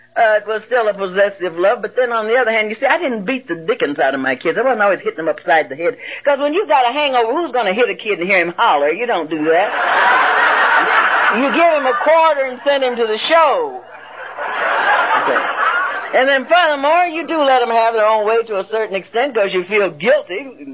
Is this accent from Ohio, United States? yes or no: yes; Ohio, United States; I remember growing up in Ohio, and I got put out of school so many times.